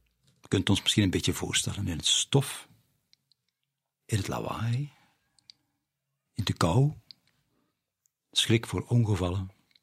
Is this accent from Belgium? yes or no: yes; Vlezenbeek, Flemish Brabant, Belgium; Kijk, wij zijn afkomstig van Vlezenbeek, vlakbij Halle